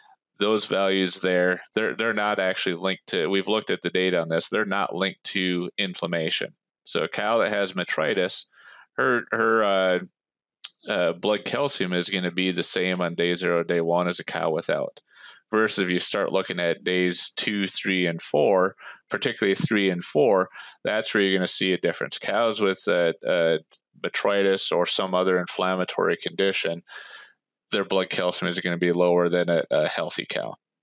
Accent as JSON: {"language": "English", "region": "Minnesota", "country": "United States", "tie": "born or raised there", "lives_now": "Florida, United States", "said": "Yes, I grew up on a dairy farm in East Central Minnesota, just north of Minneapolis, about an hour and a half."}